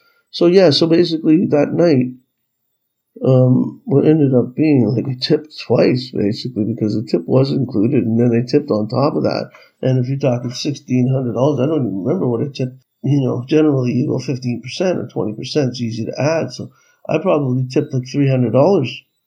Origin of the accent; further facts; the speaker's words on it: Canada; of course, we're Canadian, so they had no idea who they were messing with.